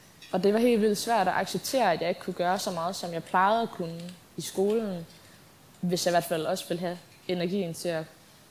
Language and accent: Danish; Jelling, Region of Southern Denmark, Denmark; Jeg kommer oprindeligt, hvis man kan sige det, fra Jelling, tæt på Vejle, hvor jeg er vokset op i en meget, meget kærlig familie med to helt fantastiske storebrødre.